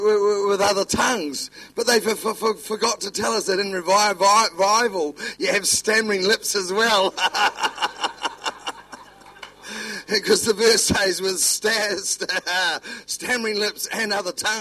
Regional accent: New Zealand; accent: Kiwi; the anointing travels best on a Kiwi accent. And they look at me like, wow. And I says, and I come from New Zealand.

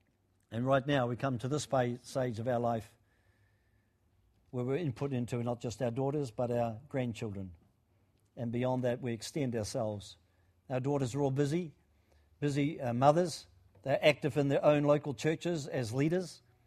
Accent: Auckland, New Zealand; also born or lived in Christchurch; We lived in Auckland. I was brought up in Auckland. My early years through to the age 17 were in Auckland.

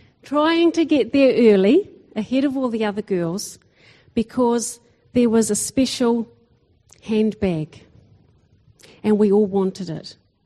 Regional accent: Ngaruawahia, Waikato, New Zealand; I was born here in the Waikato, out at Narawahia. My dad was the camp director at the Christian youth camps there. So I was brought up on a campsite, had lots of fun, and I had lots of opportunity to learn about Jesus.

